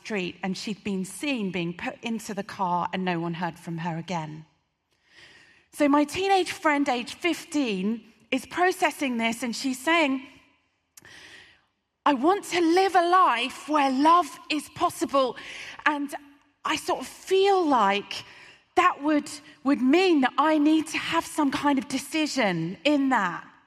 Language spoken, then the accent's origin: English; Birmingham, West Midlands, United Kingdom; As a teenager, I grew up in Birmingham.